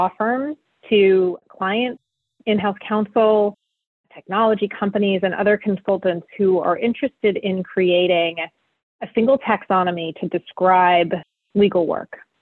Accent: Florida, United States; moved away as an adult; now in Massachusetts, United States; So I moved to Massachusetts in 2004 from South Florida, and that's where I grew up and went to college.

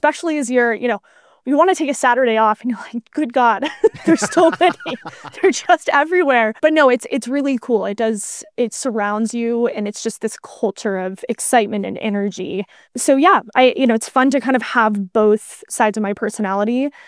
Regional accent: Colorado, United States; So I grew up in Colorado, and rodeo was a pretty big part of my life growing up.

